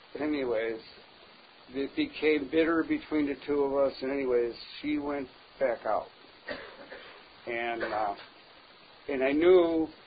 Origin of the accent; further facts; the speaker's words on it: Buffalo, New York, United States; And I'm from Buffalo, New York.